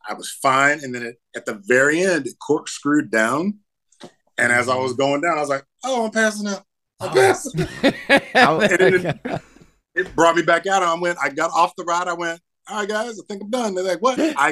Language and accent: English; Virginia, United States; I grew up in Virginia, and so we had this spot called King's Dominion, which was down by Richmond